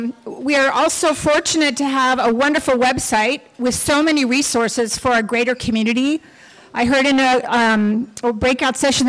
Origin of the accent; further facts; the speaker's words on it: North Hollywood, California, United States; I grew up in North Hollywood in the 1960s and 70s. We were a solidly middle-class family.